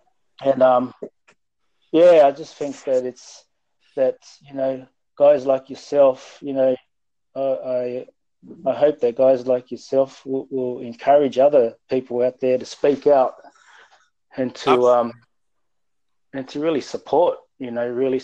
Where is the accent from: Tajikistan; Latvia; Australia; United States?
Australia; Sydney, New South Wales; also born or lived in Auckland, New Zealand; up in Sydney. I was born in Auckland.